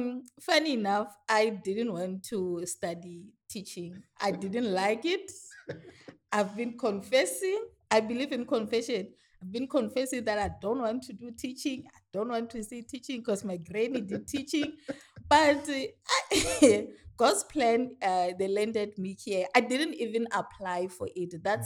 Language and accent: English; Radikhale, Limpopo, South Africa; now in Cape Town, South Africa; I'm originally from Limpopo, to a small village called … the same, I'm royalty. Yeah, so I'm currently in Cape Town now, studying and working